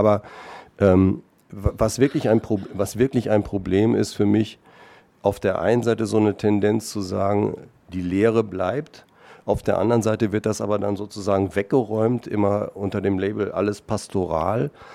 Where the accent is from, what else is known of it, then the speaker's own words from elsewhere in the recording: Austria; vielleicht ist das ähnlich auch bei uns in Österreich